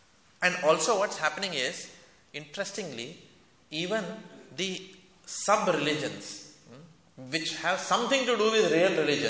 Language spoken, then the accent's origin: English; India; I come from India, so I, you know, Indian politicians we know very well.